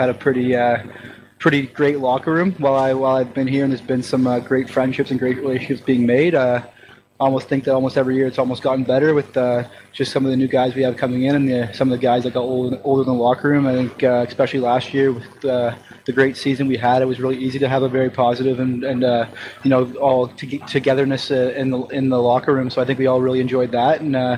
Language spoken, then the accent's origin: English; Ottawa, Ontario, Canada; But I'm from Ottawa, Ontario, so it's about a nine-hour drive from here. One of the Canadian guys on the team. I played hockey kind of locally.